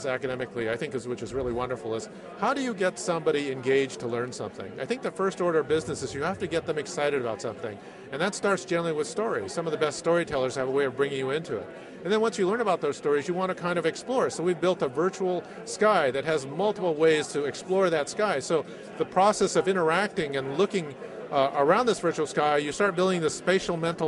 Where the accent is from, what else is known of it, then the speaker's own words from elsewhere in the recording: Los Angeles, California, United States; I grew up in Los Angeles where there was a lot of smog and a lot of city lights, and I never really saw the Milky Way until I was much older.